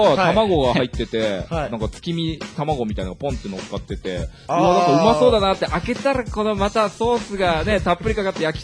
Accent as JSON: {"language": "Japanese", "region": "Saitama", "country": "Japan", "said": "僕埼玉なんですけど"}